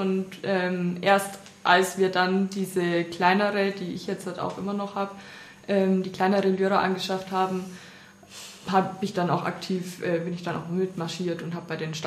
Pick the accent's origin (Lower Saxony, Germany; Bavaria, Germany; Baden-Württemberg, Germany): Bavaria, Germany; Selb; Ich komme aus Selb. Ich bin 23 Jahre alt und ich studiere Lehramt in Würzburg.